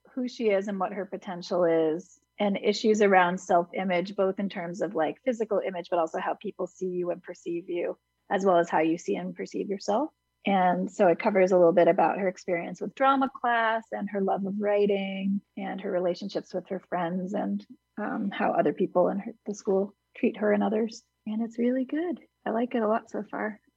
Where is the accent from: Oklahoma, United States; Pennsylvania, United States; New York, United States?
New York, United States; Hudson; I'm from Hudson, and I'm maybe the director of the Hudson Area Library.